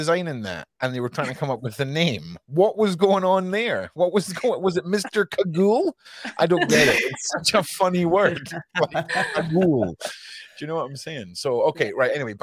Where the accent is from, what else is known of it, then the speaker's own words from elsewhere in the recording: Scotland, United Kingdom; I'm from Scotland.